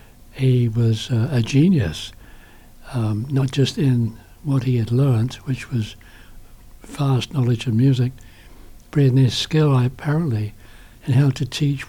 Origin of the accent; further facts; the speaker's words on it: England, United Kingdom; now in Canada; I'm glad I come from England